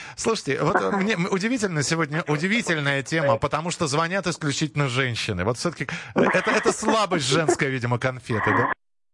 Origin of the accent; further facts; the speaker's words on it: Moscow, Russia; я хоть и родился в Москве и вырос в Москве, но у нас не было в семье большого достатка